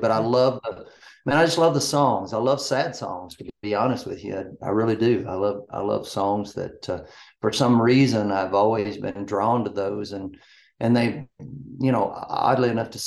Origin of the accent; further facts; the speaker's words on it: Kentucky, United States; now in Nashville, United States; I grew up, you know, on a farming kind of ranching deal up in Kentucky.